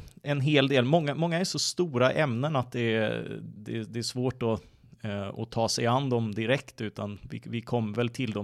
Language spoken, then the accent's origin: Swedish; Blekinge, Sweden; Ja, vi är ju två från Blekinge.